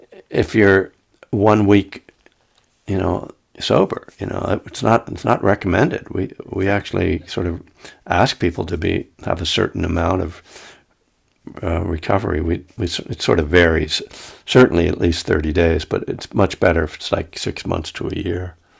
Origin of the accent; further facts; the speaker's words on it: Bethlehem, Pennsylvania, United States; he's talking about Bethlehem, Pennsylvania is my hometown.